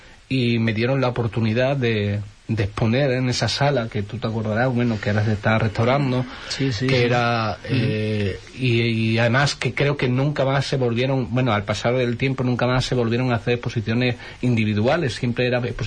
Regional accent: Huelva, Andalusia, Spain; las cosas más bonitas me han ocurrido en Huelva, porque era mi tierra, son la gente, y claro, y donde vaya siempre hablo de Huelva, soy de Huelva y me gusta mucho Huelva.

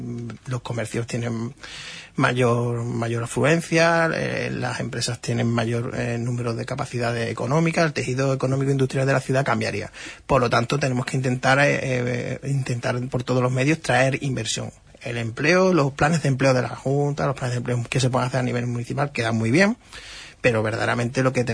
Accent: Huelva, Andalusia, Spain; los onubenses no podemos estar siempre arriba del todo pagando impuestos.

